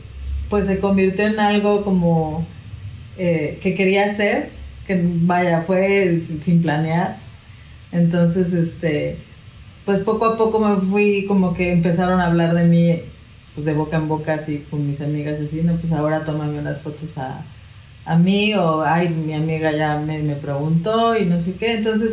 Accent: Mexico; Yo soy de aquí, de México. Okay. Y estudié en Puebla, estudié diseño gráfico en Puebla. Y de ahí me fui a vivir a Cancún.

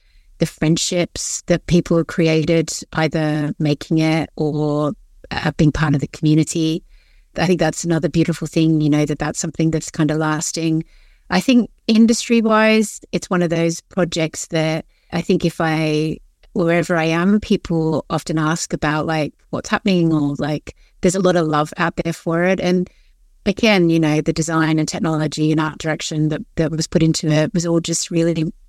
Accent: Australia; I'm Australian, I don't hang out in the snow.

